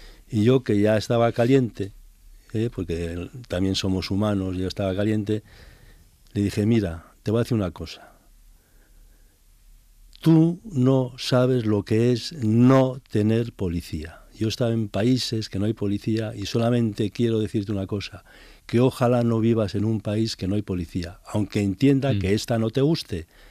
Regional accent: Sestao, Basque Country, Spain; yo vivía allí, yo soy nacido en el País Vasco y en Bilbao, en concretamente en Sestao, que es mi pueblo natal

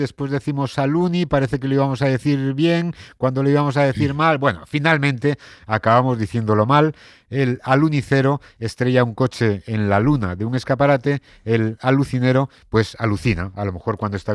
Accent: Spain; pero somos españoles, lo hemos superado

